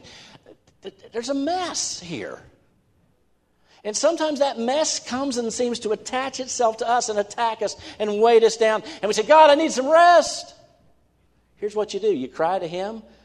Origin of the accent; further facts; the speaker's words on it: West Virginia, United States; born there; Now, I was born in West Virginia. I live in West Virginia. I love West Virginia.